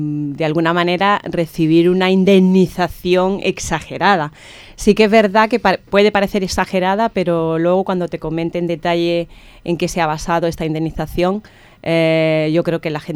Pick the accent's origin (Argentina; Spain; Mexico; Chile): Spain; Martos, Andalusia; also born or lived in Catalonia; yo soy nacida en Cataluña, pero sí que me he criado allí en el pueblecito de Martos